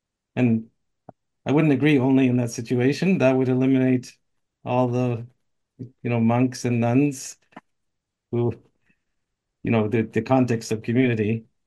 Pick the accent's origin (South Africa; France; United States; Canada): Canada; Montreal, Quebec; who's from my hometown in Montreal